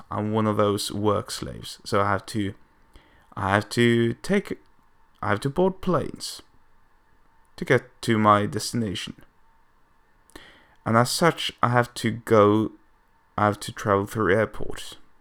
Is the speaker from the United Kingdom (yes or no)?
no; Norway; English is a second language; I'm from Norway, it's a very cold and remote and pretty much dark country.